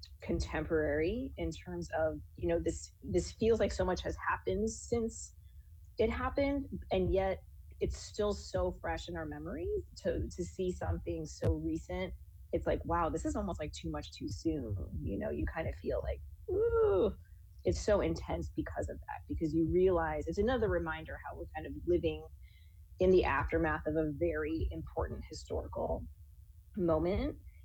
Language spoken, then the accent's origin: English; East Coast, United States; I grew up on the East Coast